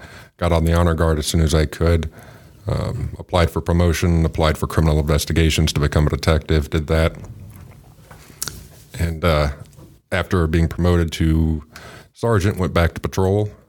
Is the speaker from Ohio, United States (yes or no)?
no; Rock Island, Illinois, United States; I grew up in Rock Island, and I kind of wanted to see the world.